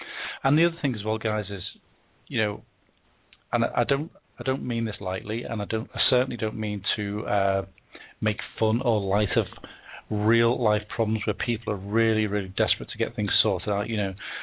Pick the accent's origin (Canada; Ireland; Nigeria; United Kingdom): United Kingdom; Liverpool, North West England; now in United States; I'm from Liverpool originally.